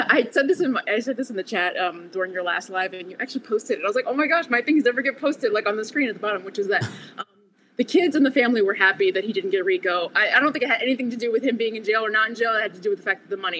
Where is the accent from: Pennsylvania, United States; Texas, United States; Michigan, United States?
Pennsylvania, United States; Philadelphia; I'm from Philly and we always get made fun